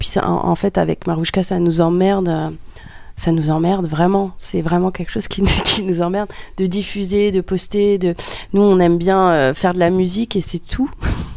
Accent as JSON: {"language": "French", "town": "Aulnay-sous-Bois", "region": "Île-de-France", "country": "France", "lives_now": "Vitry-sur-Seine, France", "said": "Moi, je viens de d'Aulnay-sous-Bois, donc c'est dans le 93. Et maintenant, j'habite à Vitry-sur-Seine, dans le 94."}